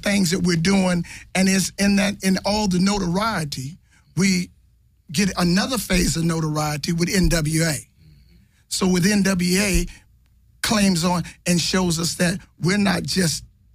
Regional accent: Compton, California, United States; You really have to say we're from Compton. I've been in Compton all my.

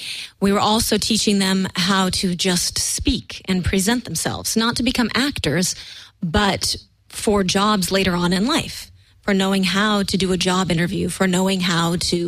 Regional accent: Los Angeles, California, United States; born there; I was born here in Los Angeles, but we spent about 3 or 4 months every year in Germany, Switzerland, and Austria.

